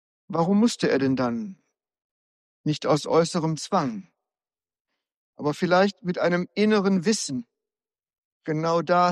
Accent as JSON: {"language": "German", "region": "North Rhine-Westphalia", "country": "Germany", "said": "Bei uns in Westfalen sagte man auch Brand, also schlimmer Durst."}